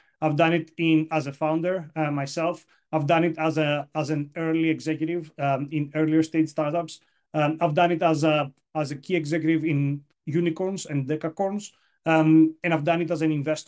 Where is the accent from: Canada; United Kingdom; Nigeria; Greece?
Greece; English is a second language; moved away as an adult; I was born and raised in Greece. I actually studied there.